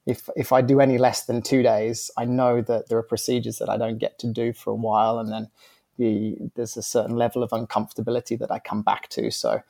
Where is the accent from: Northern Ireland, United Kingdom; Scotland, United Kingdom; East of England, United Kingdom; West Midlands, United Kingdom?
West Midlands, United Kingdom; I grew up in, I always say Worcester because Birmingham has like one of the worst accents in the UK. Sorry if anyone's from Birmingham, but I'm sort of from a little village in between the two.